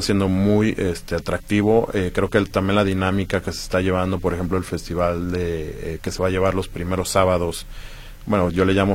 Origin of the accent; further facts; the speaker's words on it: Guadalajara, Jalisco, Mexico; nosotros como tapatíos debemos de comenzar a visualizar